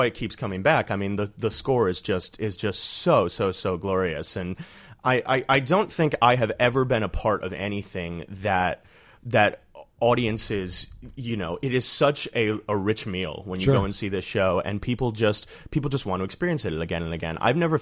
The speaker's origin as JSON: {"language": "English", "town": "Washington", "region": "Michigan", "country": "United States", "said": "It's like 45 minutes from Detroit. So I'm Michigan boy, Midwest boy."}